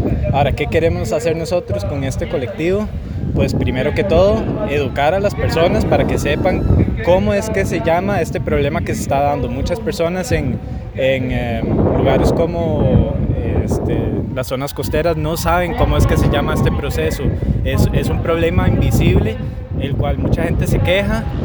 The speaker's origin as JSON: {"language": "Spanish", "country": "Costa Rica", "said": "si vamos a tratar de defender nuestros intereses como costarricenses"}